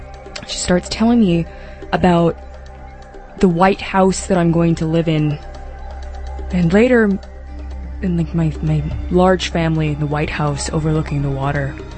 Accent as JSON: {"language": "English", "region": "Massachusetts", "country": "United States", "tie": "born or raised there", "said": "This is Danvers, Massachusetts. Mm. Back when I was growing up in the North Shore."}